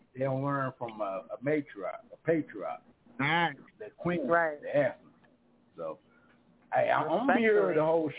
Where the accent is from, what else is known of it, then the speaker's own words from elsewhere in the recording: St. Louis, Missouri, United States; I'm originally from St. Louis, but I live in 30 out of 50 states.